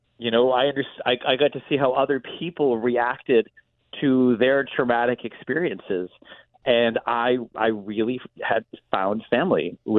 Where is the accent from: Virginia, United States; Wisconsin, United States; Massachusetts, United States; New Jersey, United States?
Massachusetts, United States; Northampton; his family attended the launch event here in my hometown of Northampton, Massachusetts.